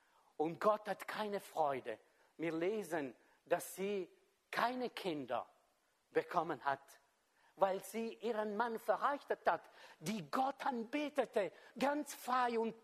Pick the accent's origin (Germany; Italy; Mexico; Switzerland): Switzerland; Vor allem wir als Schweizer, oder?